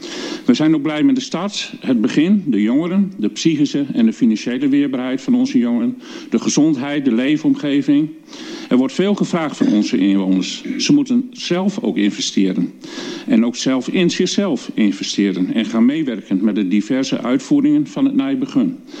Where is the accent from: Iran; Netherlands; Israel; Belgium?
Netherlands; Groningen; Want ik ben een Groninger en dat doet me goud.